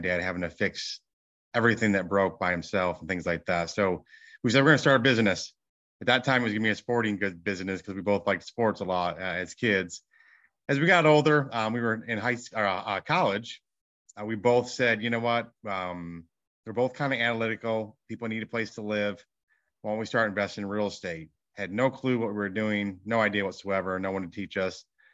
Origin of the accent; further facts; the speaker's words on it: Michigan, United States; now in Dallas, United States; I grew up in Michigan. I'm in Dallas, Texas now. One of seven kids